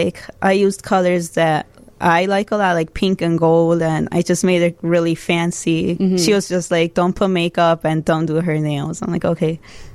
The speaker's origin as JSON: {"language": "English", "town": "Chicago", "region": "Illinois", "country": "United States", "tie": "born or raised there", "also_born_or_lived": "Jalisco, Mexico", "lives_now": "Chicago, United States", "said": "I've been living in the south side of Chicago forever, McKinley Park specifically"}